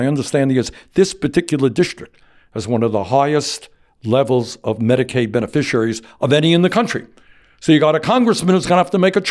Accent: Vermont, United States; I come from Vermont.

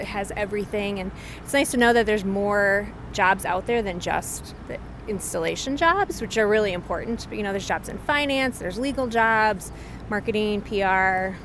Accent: Milwaukee, Wisconsin, United States; I grew up in Milwaukee. Both my parents were educators, so I feel like that's maybe where I was drawn to the MREA

